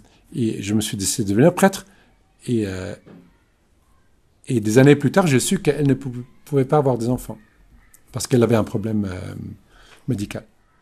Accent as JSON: {"language": "French", "country": "Germany", "said": "peut-être que j'avais l'avantage d'être allemand, donc déjà en tant qu'allemand, tu commences toujours de mauvais côté."}